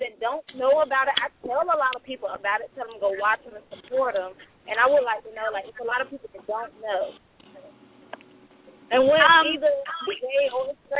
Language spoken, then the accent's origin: English; Enfield, North Carolina, United States; I'm from North Carolina, Enfield, North Carolina, and y'all show has influenced me a lot.